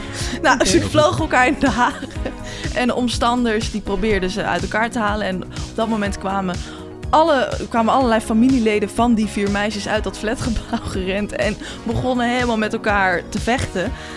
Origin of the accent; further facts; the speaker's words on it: Zutphen, Gelderland, Netherlands; Ja, ik kom uit Zutphen.